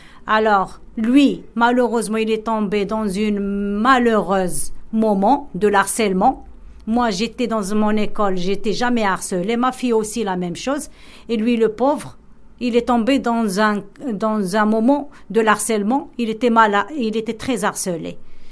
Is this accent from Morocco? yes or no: yes; Casablanca, Casablanca-Settat, Morocco; je viens du Maroc, de Casablanca.